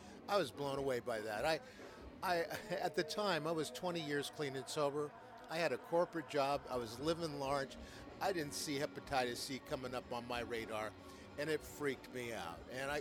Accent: San Francisco, California, United States; I grew up in San Francisco during the 50s and 60s, right in the middle of everything that was going on at the time.

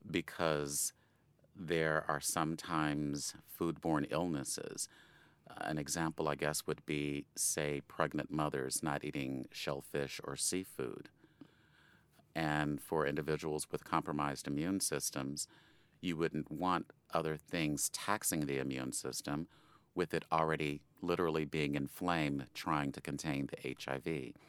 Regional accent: Chicago, Illinois, United States; I've lived in the city of Chicago since I was about 7. I feel that I am a Chicagoan in my core at this point.

